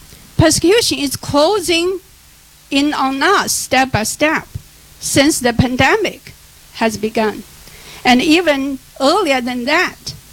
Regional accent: China; English is a second language; now in United States; As someone who born and raised in Communist China during the aftermath of the Cultural Revolution, I have seen what have happened when truth is suppressed and a society turned away from God.

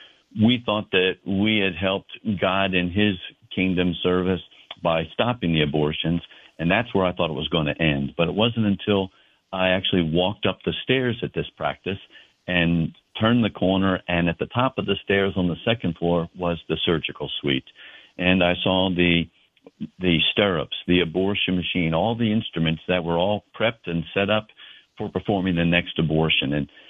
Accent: New Jersey, United States; moved away as an adult; now in Florida, United States; Well, I grew up in New Jersey, went to medical school up in New Jersey, and then came down to Florida for my residency program

